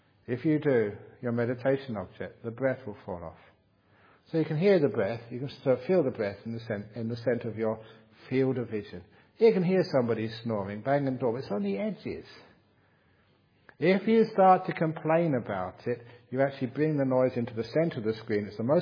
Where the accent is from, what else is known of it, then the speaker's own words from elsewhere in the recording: London, United Kingdom; I was from London.